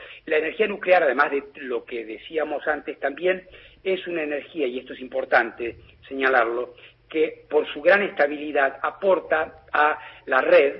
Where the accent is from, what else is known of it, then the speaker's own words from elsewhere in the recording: Argentina; soy argentino y bien argentino